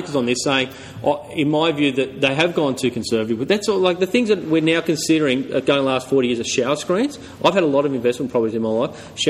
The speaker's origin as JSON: {"language": "English", "town": "Sydney", "region": "New South Wales", "country": "Australia", "said": "Right. I'm from Sydney."}